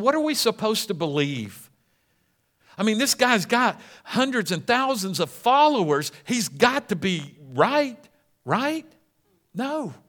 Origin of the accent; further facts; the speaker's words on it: Atlanta, Georgia, United States; I would tell people I'm not from Forest Park. I'd say, yeah, I'm from Atlanta.